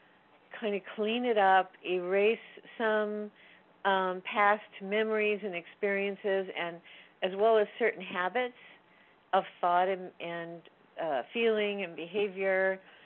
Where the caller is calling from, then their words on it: Chicago, Illinois, United States; Yeah, I'm calling from the Chicago area.